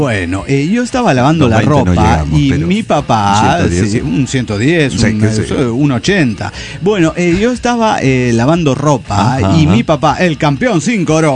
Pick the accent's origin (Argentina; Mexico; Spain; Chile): Mexico; San Luis Potosí; de San Luis Potosí.